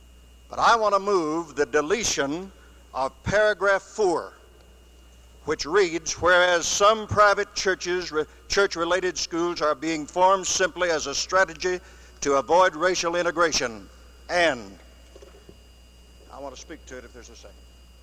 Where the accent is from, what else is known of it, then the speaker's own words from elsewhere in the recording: Mississippi, United States; from Mississippi.